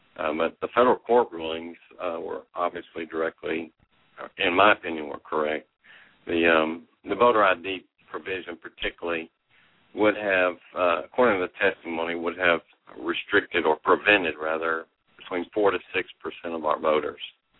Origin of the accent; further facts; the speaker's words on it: Texas, United States; But I'm from East Texas. The truth of the matter is I was born in South Texas, and lived from Freer to Corpus Christi, and then I lived out in West Texas.